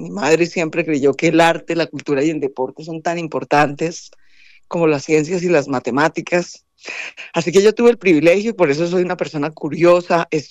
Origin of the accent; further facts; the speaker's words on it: Bogotá, Bogotá Capital District, Colombia; born there; Yo nací en Bogotá, pero mis abuelos, tanto paternos como maternos, vienen de Cundinamarca. Mis abuelos maternos llegaron de UNE, Cundinamarca, y mis abuelos paternos en parte de Cundinamarca